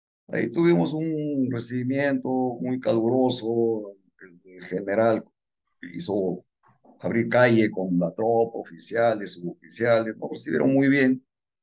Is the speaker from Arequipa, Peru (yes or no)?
yes; Arequipa, Peru; De Arequipa. Soy de Arequipa.